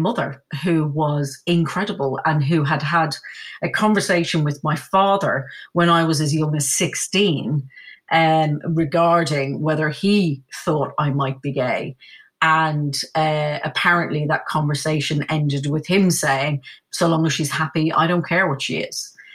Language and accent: English; Dublin, Leinster, Ireland; in Ireland where I grew up in Dublin, it was still illegal to be gay.